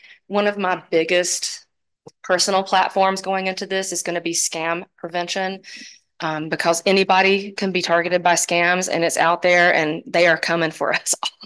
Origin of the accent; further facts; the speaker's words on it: West Virginia, United States; I come from Wayne County, Virginia, but I'm new to Bertie.